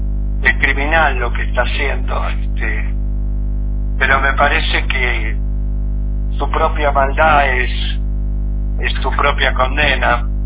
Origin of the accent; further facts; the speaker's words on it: Lobos, Buenos Aires Province, Argentina; somos de Lobos. Algún bisabuelo mío … un italiano que llegó a la Argentina en 1860, llegó a Lobos